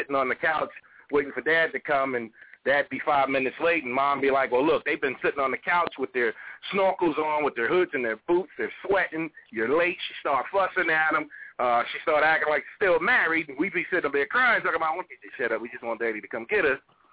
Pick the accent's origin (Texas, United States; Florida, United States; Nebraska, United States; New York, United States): New York, United States; the Section 8 I grew up on, it was in New York.